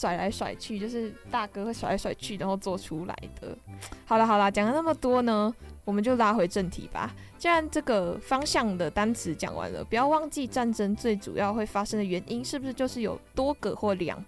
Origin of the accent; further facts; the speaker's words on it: Malaysia; 毕竟我从马来西亚来的